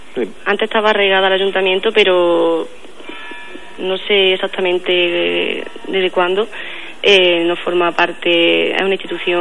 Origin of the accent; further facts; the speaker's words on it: Pedroche, Andalusia, Spain; encantada de colaborar con esta fiesta tan popular aquí en Pedroche y todo lo que sea para fomentar a mi pueblo, encantada.